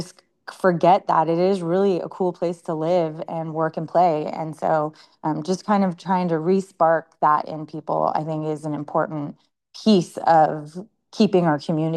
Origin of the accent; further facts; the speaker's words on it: California, United States; I grew up in the Bay Area and went away to school during the Silicon Valley boom. And when I got back after I graduated from college, got back to San Jose, I just knew that I couldn't stay there and thrive there.